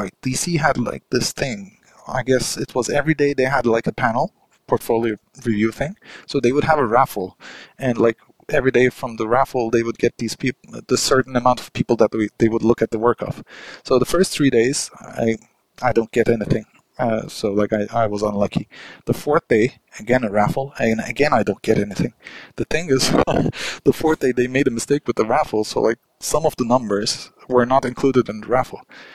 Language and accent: English; Turkey; English is a second language; I said, look, sir, I came from Turkey and like all the way from here, and like I've been trying every day.